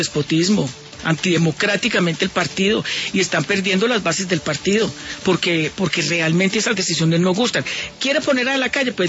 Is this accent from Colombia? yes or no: yes; Colombia; soy más colombiana que cualquiera.